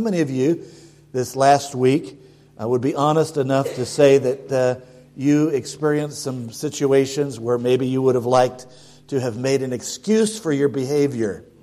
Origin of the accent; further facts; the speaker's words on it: Rochester, New York, United States; As I was growing up in Rochester, New York